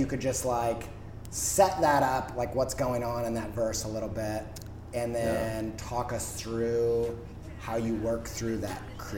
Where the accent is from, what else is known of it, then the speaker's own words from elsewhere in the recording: Indiana, United States; I don't know if you know this, but I'm from Indiana.